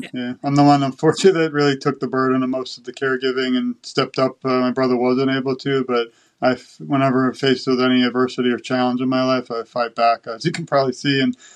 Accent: Brooklyn, New York, United States; My background is I'm from Brooklyn, New York. Grew up.

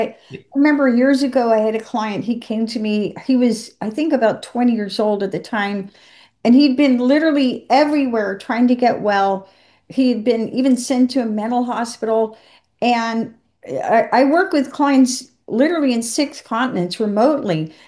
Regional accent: Georgia, United States; accent: American Southern; I'm laughing at my American accent, my Southern, the aflatoxin. Of course, I'm from Georgia, home of Jimmy Carter and the Peanuts.

